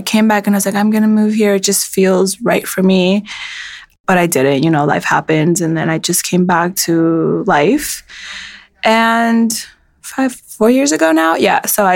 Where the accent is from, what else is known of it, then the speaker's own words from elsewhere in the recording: New York, United States; I just really wanted to like fall in love with my city and everything that I like love about being a New Yorker.